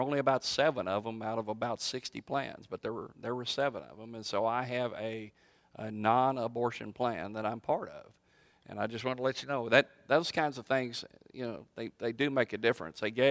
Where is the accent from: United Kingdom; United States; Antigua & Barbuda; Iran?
United States; Bryan, Texas; in my hometown of Bryan, Texas.